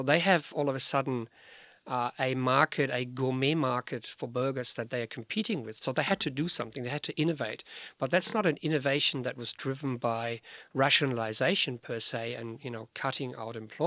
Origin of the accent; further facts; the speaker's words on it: Germany; English is a second language; Yeah, look, I'm German and we tend to over-engineer the world.